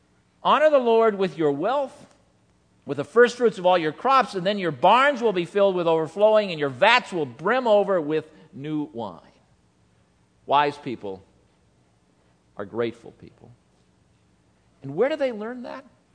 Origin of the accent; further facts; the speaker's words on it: Austria; Growing up in Nazi-occupied Austria, I knew air raids from daily experience.